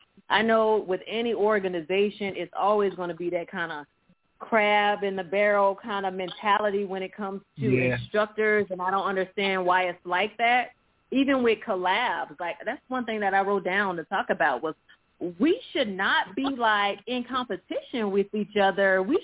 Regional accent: South Carolina, United States; Yes, honey. I'm from South Carolina, so yes, get me back to the East Coast.

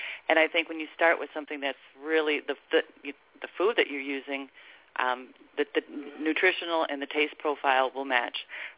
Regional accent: Naperville, Illinois, United States; When I grew up in Naperville, it was a farm town.

